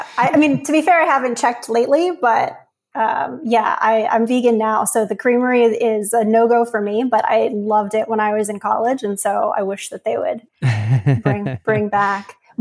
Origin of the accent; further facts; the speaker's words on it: Pennsylvania, United States; I'm from the other side. So I grew up in rural Pennsylvania, south of Pittsburgh.